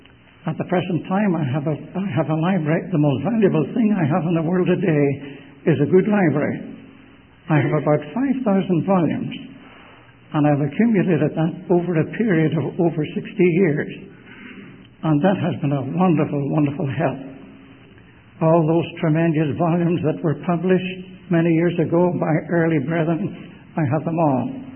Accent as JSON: {"language": "English", "town": "Belfast", "region": "Northern Ireland", "country": "United Kingdom", "tie": "born there", "said": "In any case, I was born in Belfast."}